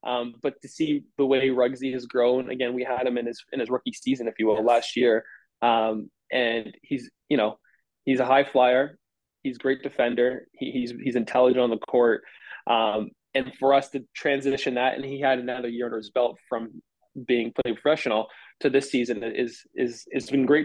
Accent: Ontario, Canada; growing up in Ontario, so I kind of saw it from afar

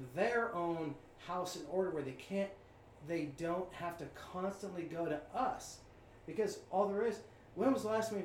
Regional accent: California, United States; No, I grew up in Southern California.

